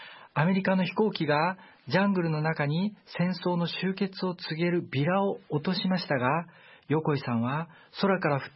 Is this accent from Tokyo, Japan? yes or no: no; Munakata, Fukuoka, Japan; 私の実家の目の前には、3年前に世界遺産になった 宗像大社があります。